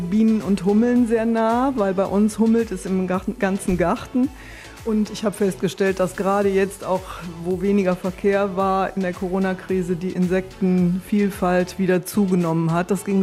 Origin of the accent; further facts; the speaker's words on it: Burscheid, North Rhine-Westphalia, Germany; Ich komme aus Burscheid-Mitte, wohne da schon seit 38 Jahren, bin verheiratet, ebenfalls seit 38 Jahren, weil ich der Liebe wegen nach Burscheid gekommen bin.